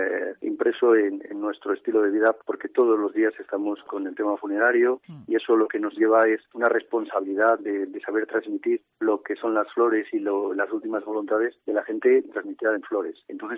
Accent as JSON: {"language": "Spanish", "town": "León", "region": "Castile and León", "country": "Spain", "said": "nuestra vida de gente de León, que somos así los de León, emprendedores, con mucha iniciativa."}